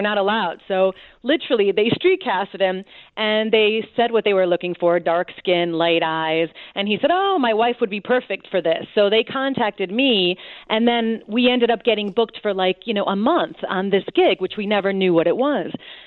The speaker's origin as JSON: {"language": "English", "town": "Cicero", "region": "Illinois", "country": "United States", "tie": "born or raised there", "also_born_or_lived": "Los Angeles", "lives_now": "London, United Kingdom", "said": "And I grew up in Cicero. And then, you know, quick steps ahead, I ended up in L.A., and then from L.A. here to London."}